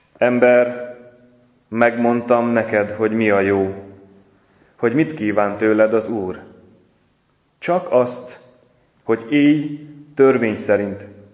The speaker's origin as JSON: {"language": "Hungarian", "region": "Zakarpattia Oblast", "country": "Ukraine", "tie": "born or raised there", "said": "hanem oda egészen haza, 20 kilométerre a szülőfalunktól, megállnék Bús düledékein, Husznak Romváránál"}